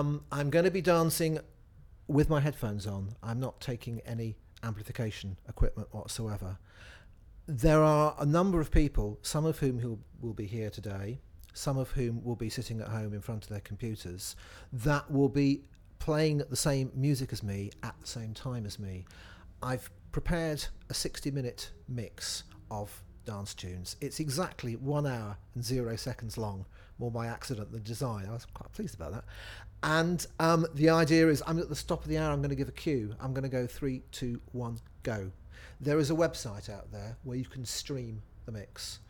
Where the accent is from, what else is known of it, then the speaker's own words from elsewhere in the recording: Nottingham, East Midlands, United Kingdom; I'm 47 years old and I'm from Nottingham.